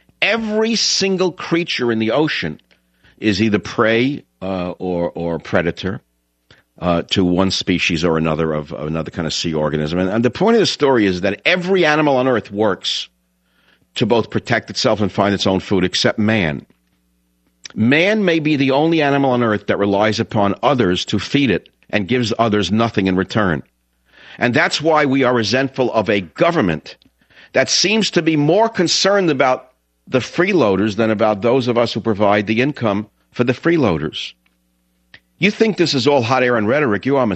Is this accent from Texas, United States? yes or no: no; Bronx, New York, United States; and we grew up in the Bronx